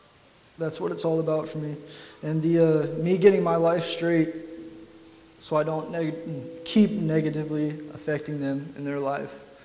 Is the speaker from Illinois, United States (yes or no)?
yes; Macomb, Illinois, United States; I'm 25. I'm from Macomb, Illinois.